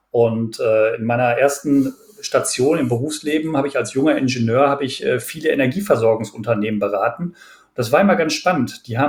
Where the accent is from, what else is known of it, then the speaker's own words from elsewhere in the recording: North Rhine-Westphalia, Germany; ich bin wirklich mitten im Ruhrgebiet aufgewachsen